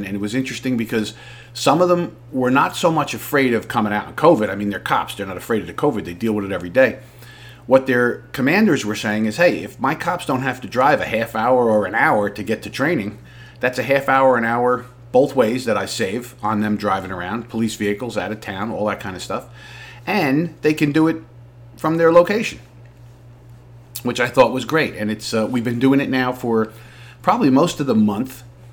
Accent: New Jersey, United States; I'm from Jersey. You know, right across the water there is New Jersey.

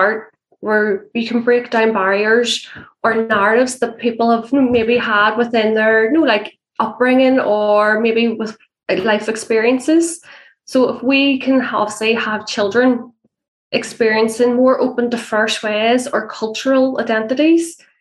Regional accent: Belfast, Northern Ireland, United Kingdom; Actually, I was different. I grew up on the Shankill Road.

